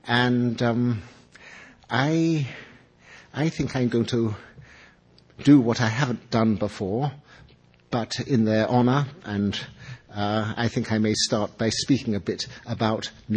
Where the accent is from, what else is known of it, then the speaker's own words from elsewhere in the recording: London, United Kingdom; My own education when I was growing up in London very much came from libraries and museums and not from school.